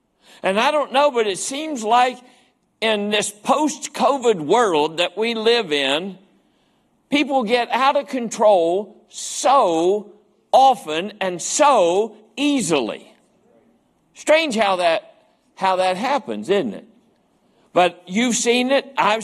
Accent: Cross Lanes, West Virginia, United States; We had a little girl in our community when I was growing up in Brookhaven, down in Cross Lanes where we lived when I was in elementary school.

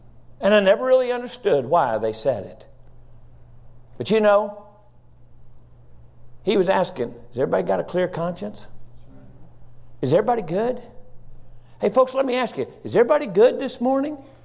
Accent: West Virginia, United States; All of you know I'm originally from West Virginia.

